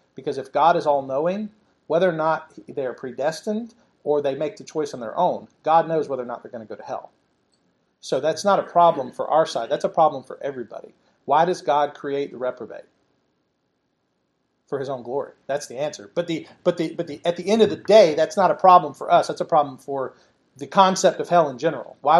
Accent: United States; born there; You know, I was born in America, the freest land that has ever been.

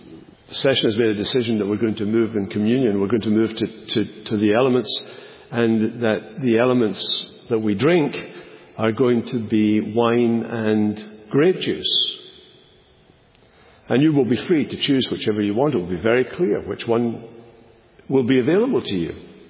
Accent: Scotland, United Kingdom; I came from Scotland.

